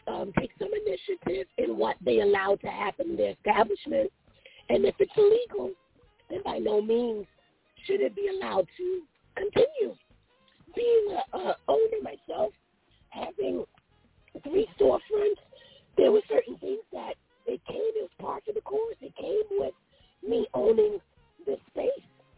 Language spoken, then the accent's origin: English; Queens, New York, United States; I grew up in South Jamaica, Queens, and what he's experiencing in Burger King, I would experience with the local Chinese food stores, with the corner bodegas.